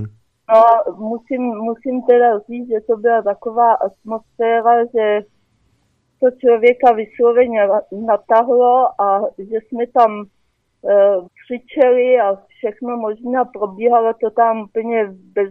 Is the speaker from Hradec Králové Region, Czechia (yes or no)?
no; Plzeň, Plzeň Region, Czechia; A jsem z Plzně a přijela jsem domů teda až asi 6:30